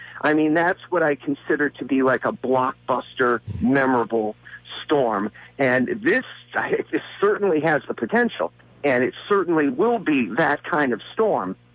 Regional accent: Assonet, Massachusetts, United States; I was born and raised in Assonet, Massachusetts, which is out near Fall River and New Bedford.

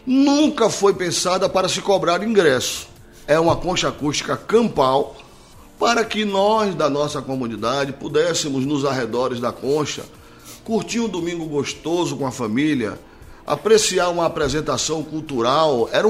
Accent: Northeast Region, Brazil; Nossas tradições, nossa cultura junina é igualzinha ao que se vê em todo o Nordeste, porque nós somos nordestinos.

